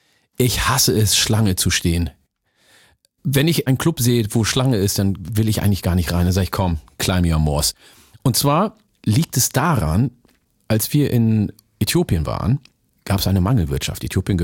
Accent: Bremen, Germany; Ich bin aus Bremen und das empört ja viele, weil ich bin in Bremen und umzu aufgewachsen

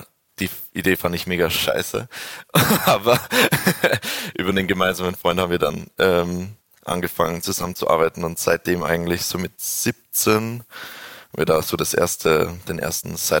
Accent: Upper Austria, Austria; now in Graz, Austria; Aber nicht gebürtige Grazer, das muss man schon sagen, sondern stolze Oberösterreicher aus dem Mühlviertel.

